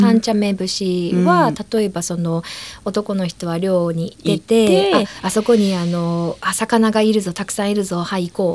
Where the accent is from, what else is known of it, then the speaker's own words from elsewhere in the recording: Hiroshima, Japan; 広島です。